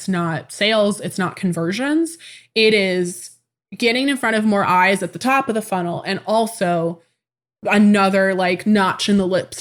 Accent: Tacoma, Washington, United States; born there; I was born in 1994 in Tacoma, Washington.

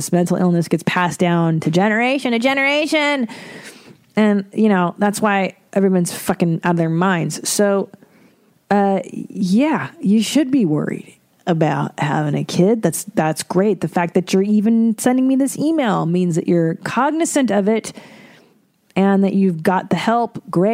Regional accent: Windsor, Ontario, Canada; I am an Ontario person too. I'm from Windsor.

